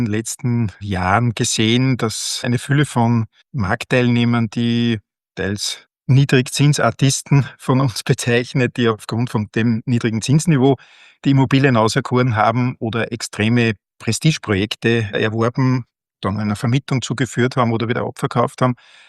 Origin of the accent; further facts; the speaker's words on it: Linz, Upper Austria, Austria; Ich komme aus Linz